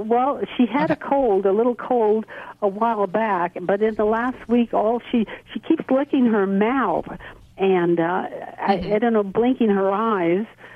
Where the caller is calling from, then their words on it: South Lake Tahoe, California, United States; I'm calling from South Lake Tahoe, California.